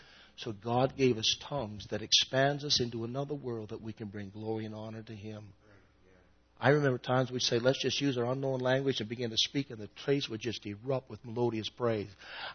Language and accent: English; Canada; And I said, well, we're from Canada.